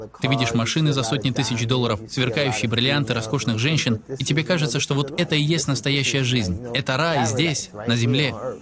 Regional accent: Hyderabad, Telangana, India; Я родом из Индии, из Хайдарабада. И моя страна является второй по численности населения страной в мире после Китая.

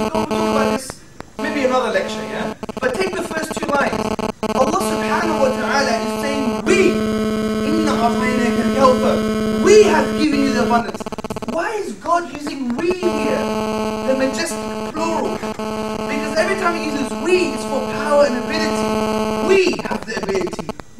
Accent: Greece; I come from Greece. My parents are Greek, by the way. I look Pakistani. but I'm thoroughly Greek, okay?

